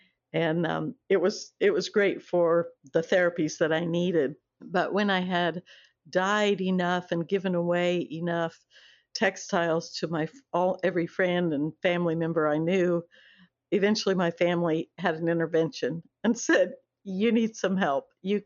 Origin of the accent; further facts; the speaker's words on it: Southeast, United States; My father was a military pilot, so I grew up mostly in the Southeast.